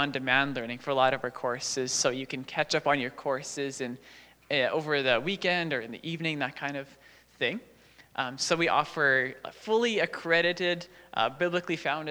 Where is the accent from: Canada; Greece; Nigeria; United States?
Canada; Winkler, Manitoba; I'm originally actually from Winkler, Manitoba. So a small little, yeah. So this little Mennonite town, you bet, Ovayo. Yeah, so I grew up there.